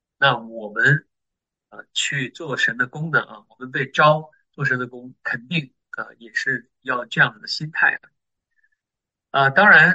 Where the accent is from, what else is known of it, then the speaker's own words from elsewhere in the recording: China; 我们中国人，这个也说有得了红眼病了。